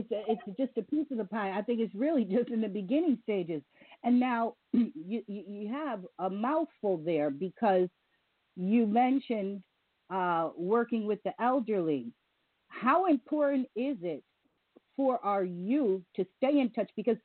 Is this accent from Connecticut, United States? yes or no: yes; Connecticut, United States; At least I'm from Connecticut, so I can remember having 5, 6 recreation in within the first, you know, to two towns, joining towns.